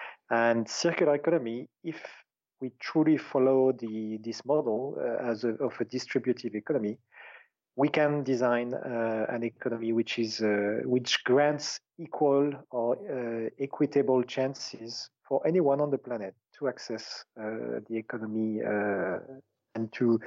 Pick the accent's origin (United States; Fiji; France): France; moved away; I lived 16 years outside of my home country, France.